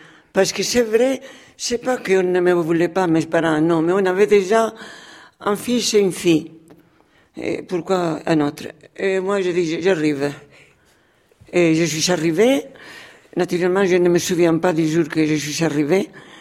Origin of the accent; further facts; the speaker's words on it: Madrid, Community of Madrid, Spain; born there; French is a second language; Je suis née à Madrid un 16 mars 1933. Ça veut dire que j'aurai 85.